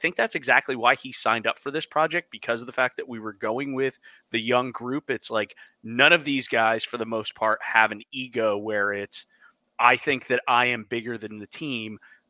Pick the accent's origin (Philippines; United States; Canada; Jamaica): United States; with us being American, so we have a slightly different vantage point from which to look at things.